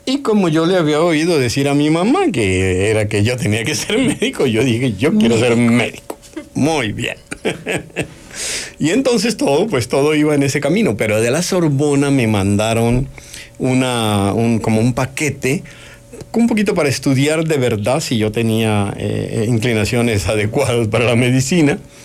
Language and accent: Spanish; Colombia; Sí, mi niñez fue en Colombia